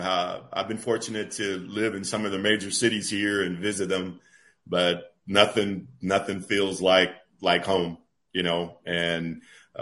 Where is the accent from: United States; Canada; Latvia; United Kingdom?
United States; Galesburg, Illinois; Ooh, you know, I grew up on the South Side, so Taco Hideout will always be that one.